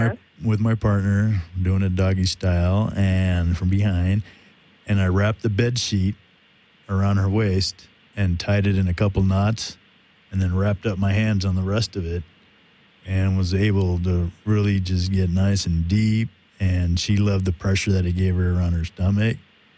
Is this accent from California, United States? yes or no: yes; California, United States; Well, that was from Sonoma County, actually, my hometown.